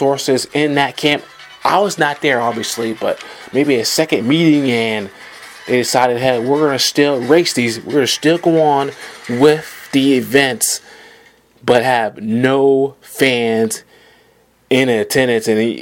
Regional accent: Georgia, United States; I put it that at my home state of Georgia, Atlanta Motor Speedway

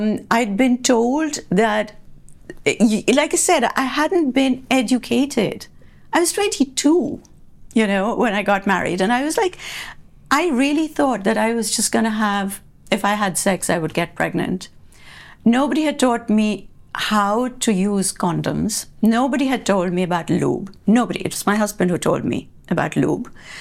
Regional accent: India; born there; I was born in India.

